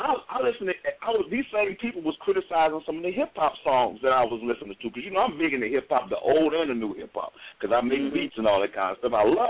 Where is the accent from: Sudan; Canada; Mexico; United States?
United States; Chicago, Illinois; now in Texas, United States; I'd be like, I'm from Chicago, you know, and we listen to the blues up in Chicago